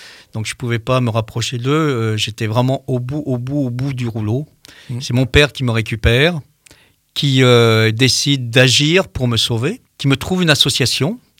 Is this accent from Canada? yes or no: no; Brest, Brittany, France; born there; Et ça me fait plaisir de rendre hommage à ma ville natale.